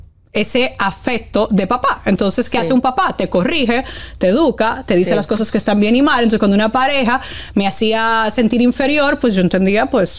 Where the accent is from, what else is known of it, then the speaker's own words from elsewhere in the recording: Dominican Republic; accent: Dominican; Yo llamaba con mi acento dominicano cuando mi mamá me dice, búscate la vida